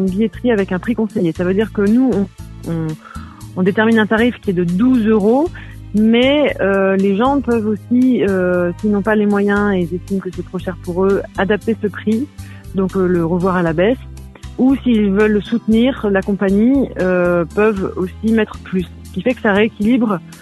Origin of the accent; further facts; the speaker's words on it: Denain, Hauts-de-France, France; moved away as an adult; je suis moi-même issue du Nord, moi je viens de Denain, en fait j'ai grandi à Denain jusqu'à mes 18 ans.